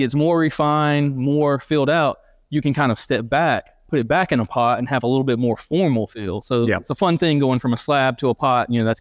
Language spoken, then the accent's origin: English; Hickory, North Carolina, United States; I'm from Hickory, North Carolina.